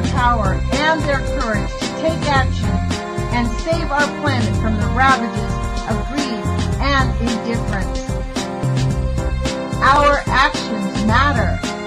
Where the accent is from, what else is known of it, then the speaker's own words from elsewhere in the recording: Los Angeles, California, United States; also born or lived in St. Augustine, Florida / New Orleans / Boulder, Colorado; now in Eugene, United States; I grew up in Los Angeles. I moved to St. Augustine, Florida. Well, I moved to New Orleans, back to L.A., St. Augustine, Florida, and back to L.A., Boulder, Colorado, and now Eugene.